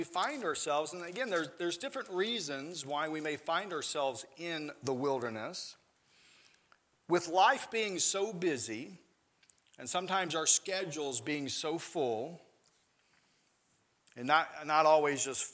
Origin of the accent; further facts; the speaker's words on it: Mississippi, United States; moved away; I just remember, you know, growing up in the South, growing up in Mississippi, and life was a lot laid back.